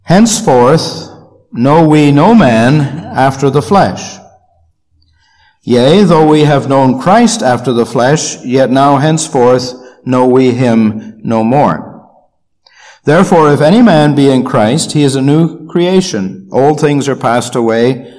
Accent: Canada; Yes, I'm a Canadian. In my Bible bag, I have a passport that was granted me in 1951 as a British subject, and I carry a Canadian passport.

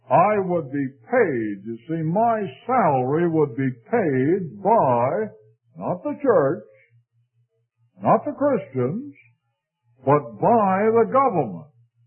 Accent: Canada; I was born in Canada and spent my boyhood days there. At that time, we were part of the British Empire.

